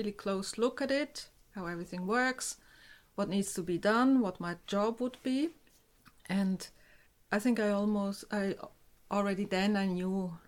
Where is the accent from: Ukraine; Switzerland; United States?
Switzerland; accent: Swiss German; first language Swiss German; English is a second language; Yes, I'm a German speaker. My mother tongue is Swiss German. But of course, we learn German at school. It's a second language.